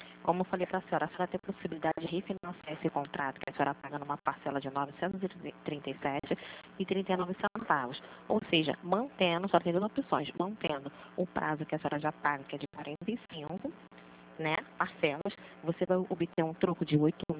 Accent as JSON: {"language": "Portuguese", "region": "Rio de Janeiro", "country": "Brazil", "said": "Não, eu sou do Rio de Janeiro."}